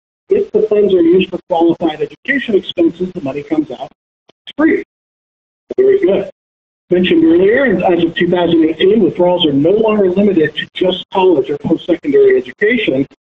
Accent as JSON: {"language": "English", "region": "Connecticut", "country": "United States", "tie": "born or raised there", "said": "Number nine, pays homage to my hometown, the insurance capital of the world, Connecticut."}